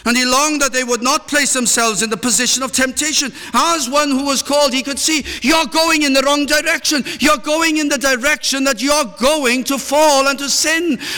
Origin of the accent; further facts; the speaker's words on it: Wales, United Kingdom; as much as Welshman that I am